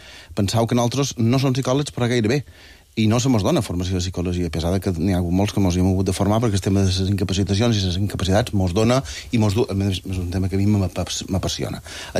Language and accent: Catalan; Bunyola, Balearic Islands, Spain; jo som de Bunyola i som així.